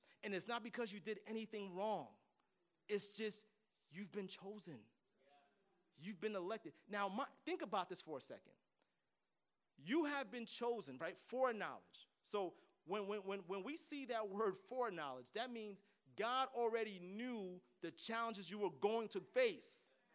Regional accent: Brooklyn, New York, United States; I'm from Brooklyn.

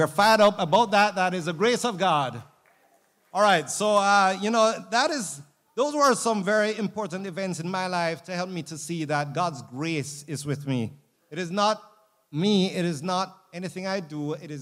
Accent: Montego Bay, Saint James Parish, Jamaica; carry the gospel back to where I grew up in Montego Bay.

